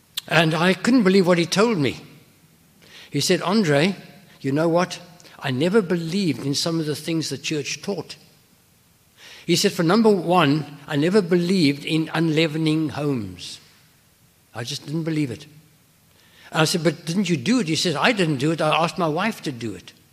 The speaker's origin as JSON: {"language": "English", "country": "South Africa", "said": "as I went back to my home country, South Africa"}